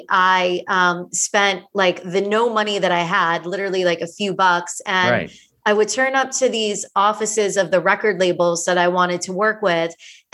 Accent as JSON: {"language": "English", "town": "Miami", "region": "Florida", "country": "United States", "lives_now": "Los Angeles, United States", "said": "Yeah, I'm originally from Miami, Florida."}